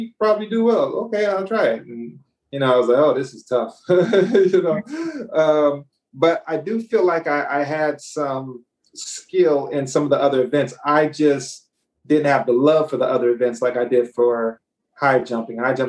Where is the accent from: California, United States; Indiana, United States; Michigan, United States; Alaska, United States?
California, United States; Sacramento; I grew up in Sacramento, and it was really hot.